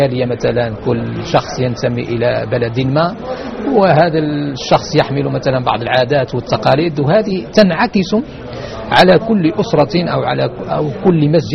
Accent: Morocco; now in Brazil; البرازيل انتقلت إليها 2002 يعني هاجرت من المغرب إلى البرازيل،

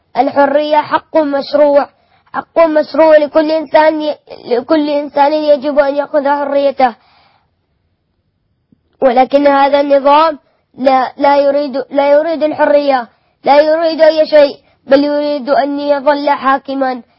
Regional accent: Homs, Homs Governorate, Syria; 2011 في شهر 29/5 دخل الجيش السوري المحتل الأسد الخائن إلى مدينتي في حمص.

